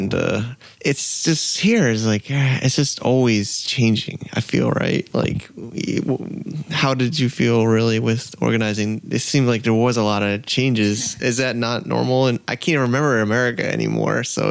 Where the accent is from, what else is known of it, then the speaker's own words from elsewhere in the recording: United States; now in China; yeah, I'm an American, of course, but I'm an American that's been here 8 years and have my like life is here.